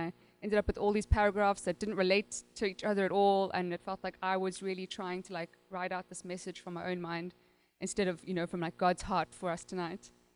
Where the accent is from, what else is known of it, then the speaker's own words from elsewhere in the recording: South Africa; I'm, as Kev said, I'm from South Africa. I've born and raised there in South Africa, and yeah, I've been here since, what is it, September last year